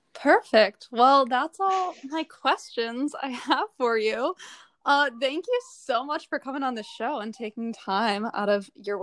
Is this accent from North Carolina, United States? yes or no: yes; North Carolina, United States; Lindy and I are also both from the Kakalakis. I'm from the North. She's from the South.